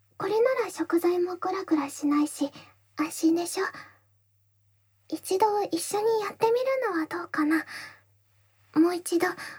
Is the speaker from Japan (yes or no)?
no; Iceland; 私の故郷アイスランドのパンケーキのこと。うん、私はアイスランド出身なの。